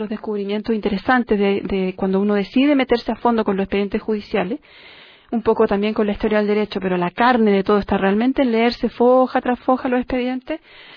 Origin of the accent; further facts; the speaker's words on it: Chile; una herencia que tenemos nosotros como sociedad chilena